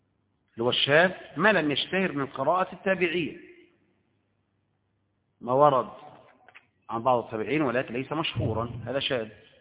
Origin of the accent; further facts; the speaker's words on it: Egypt; لكن هل ممكن نقرأ بقراءات مثلا أخرى عندنا في مصر غير حفص؟